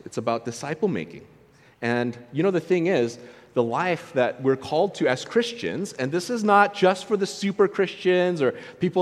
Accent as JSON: {"language": "English", "country": "United States", "tie": "born or raised there", "said": "Now, when I was a kid and I was taught that song, and I grew up in the United States"}